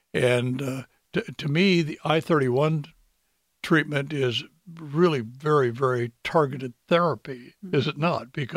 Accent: Indiana, Pennsylvania, United States; Let's go to Marg in Homer City, near my hometown of Indiana, PA.

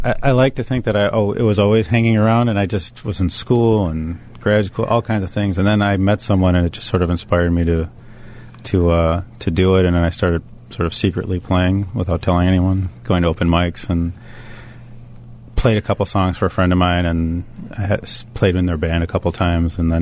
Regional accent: Illinois, United States; I grew up in various suburbs in the North Shore, but my parents have lived in Glencoe for a long time.

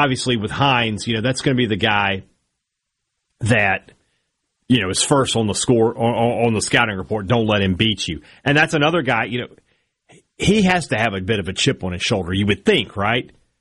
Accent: Vicksburg, Mississippi, United States; the Vicksburg Convention and Visitors Bureau, my hometown.

